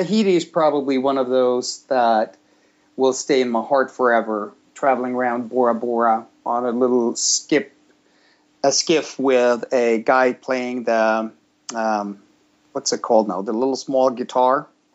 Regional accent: Sweden; English is a second language; now in United States; I'm born and raised in Sweden. I'm born and raised in Sweden, where that's actually a male name, so that's my heritage. I've been in the United States for close

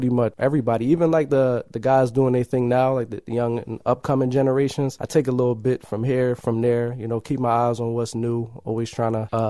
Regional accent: Philadelphia, Pennsylvania, United States; But basically, I'm an artist from Philadelphia.

